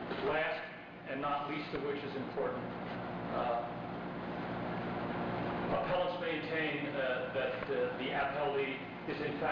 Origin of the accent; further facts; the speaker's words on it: Lorain, Ohio, United States; and I'm from Lorain.